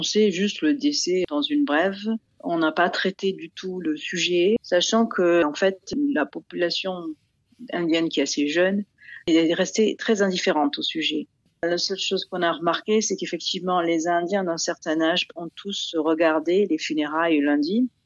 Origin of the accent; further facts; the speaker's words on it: France; moved away; Ça fait plus de 20 ans que je suis partie de France, donc ça devient difficile d'avoir des choses qui me manquent